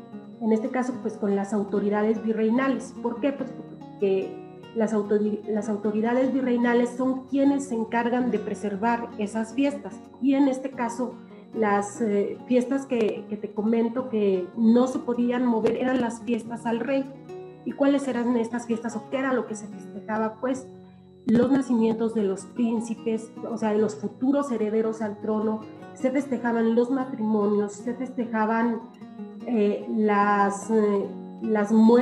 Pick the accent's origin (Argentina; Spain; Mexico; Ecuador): Mexico; Sain Alto, Zacatecas; yo soy originaria de Sain Alto, y que tenemos la inquietud de hablar de los lugares donde nacimos